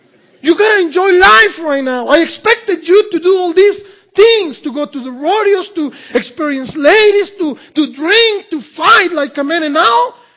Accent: Mexico; 12 years old and I'm dependable on my dad and my mom, and it's, you know, it's hard. I'm growing up in Mexico.

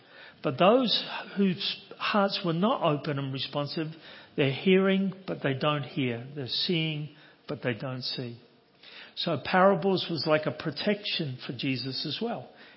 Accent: London, United Kingdom; born there; Originally, I was born in the East End of London, so we talk funny over there

